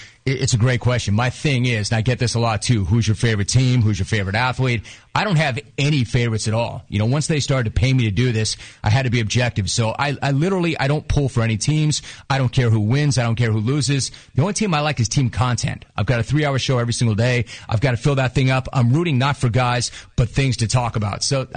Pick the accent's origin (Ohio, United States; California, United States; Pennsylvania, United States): California, United States; Los Angeles; So, yeah, I'm like you. I grew up in Los Angeles. I was a huge Laker fan